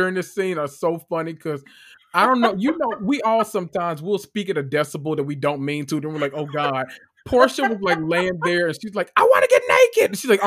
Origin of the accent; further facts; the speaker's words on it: Memphis, Tennessee, United States; Y'all, for those that are listening that don't know, I am from Memphis, Tennessee.